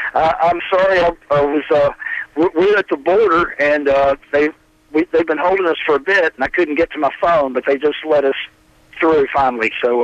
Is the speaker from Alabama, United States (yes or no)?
yes; Muscle Shoals, Alabama, United States; the music that came out of my hometown when I was growing up, the kind of the Muscle Shoals sound